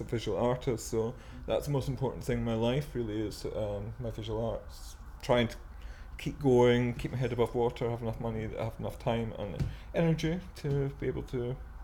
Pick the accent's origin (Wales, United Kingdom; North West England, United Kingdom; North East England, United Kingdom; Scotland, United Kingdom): Scotland, United Kingdom; Scone; I'm from Perthshire, Scotland. Grew up in a very large village called Scooton. It's really a satellite town of Perth. Though romantically, I think myself come from Logiamond, because that's where my mother's from.